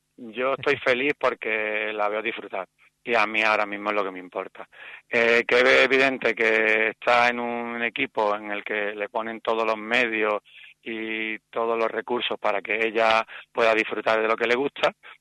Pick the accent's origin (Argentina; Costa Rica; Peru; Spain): Spain; Málaga, Andalusia; Primero porque soy malagueño